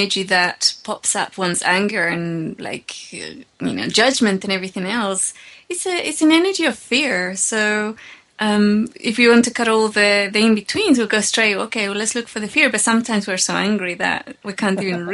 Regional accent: Nottingham, East Midlands, United Kingdom; I grew up in Nottingham, which is a city in England.

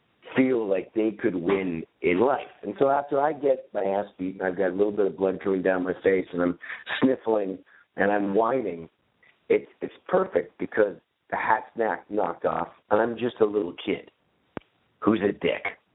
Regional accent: Toronto, Ontario, Canada; I grew up in Toronto, Canada.

